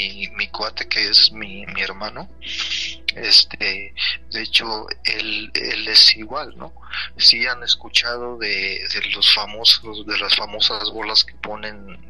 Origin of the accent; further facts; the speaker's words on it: Tlaxcala, Mexico; Nosotros somos de Tlaxcala.